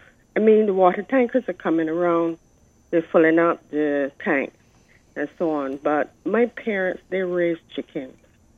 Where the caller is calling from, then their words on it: Boscobel, Saint Peter, Barbados; I'm from Bosco Bell.